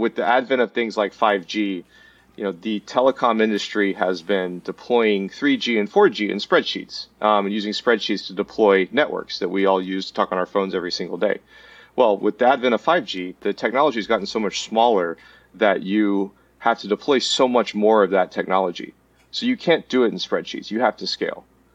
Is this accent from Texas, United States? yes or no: yes; Texas, United States; So my dad was in the chemical industry, which I'm from Texas. So we just went up and down I-10, depending on where his work took us.